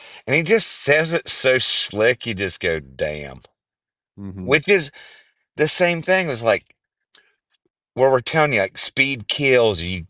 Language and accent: English; West Virginia, United States; Because I'm from West Virginia, so I show up there, right?